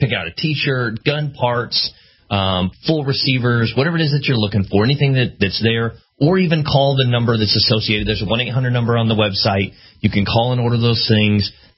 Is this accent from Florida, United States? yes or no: yes; Florida, United States; I'm from Florida. I've known them for many years.